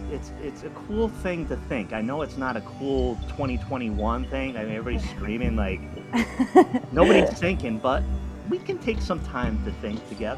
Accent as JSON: {"language": "English", "region": "Rhode Island", "country": "United States", "tie": "born or raised there", "said": "I grew up in Rhode Island, drawn to the oceans, right."}